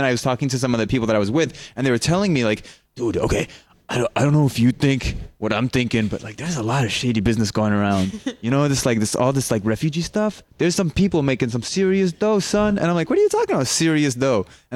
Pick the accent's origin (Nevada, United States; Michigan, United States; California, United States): Michigan, United States; Ann Arbor; So I grew up in Michigan. I grew up just outside of Detroit in a little-ish city called Ann Arbor.